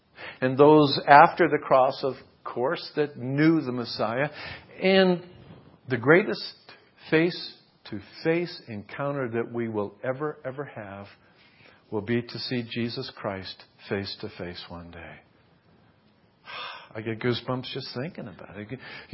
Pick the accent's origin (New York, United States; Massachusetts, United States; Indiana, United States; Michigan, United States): Massachusetts, United States; born there; I was born in Massachusetts.